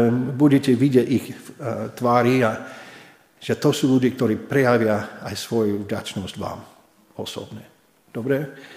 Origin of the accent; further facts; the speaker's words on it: United States; Sice som Američan, ale stotožním aj s vami.